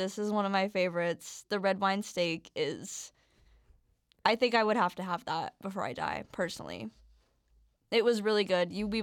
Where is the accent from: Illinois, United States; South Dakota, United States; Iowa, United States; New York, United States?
South Dakota, United States; I'm personally from South Dakota and there's not a lot of options.